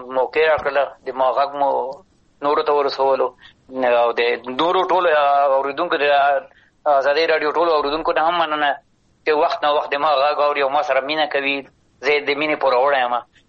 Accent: Afghanistan; زه افغان یم، د افغانستان یم

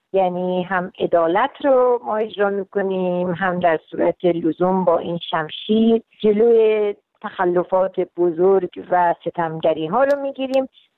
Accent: south, Iran; خب من چون جنوبی هستم دلم میخواد یه غذای جنوبی روی میز بگذارم

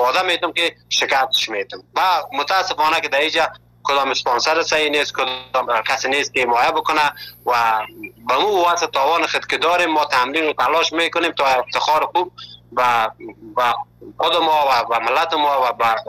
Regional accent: Afghanistan; now in Turkey; ما که اول که از افغانستان آمدیم در یک جای یک شهر مالاتیا

